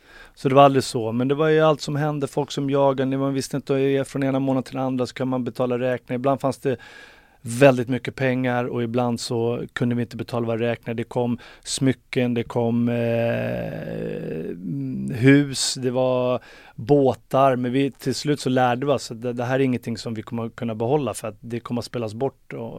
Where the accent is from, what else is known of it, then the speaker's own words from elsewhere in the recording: Farsta, Stockholm County, Sweden; also born or lived in Norsborg; jag växte ju upp i en av våra södra förorter, Farsta. Sen bodde jag i Norsborg också i många år, men jag växte upp i Farsta.